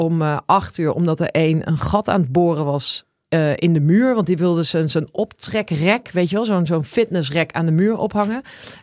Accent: Overijssel, Netherlands; Ik ben opgegroeid in Twente.

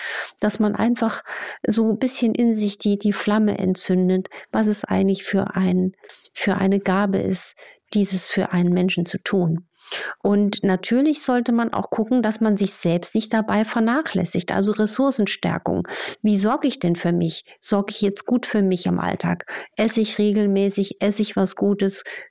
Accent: Germany; wir sind ja in der Grenzregion groß geworden

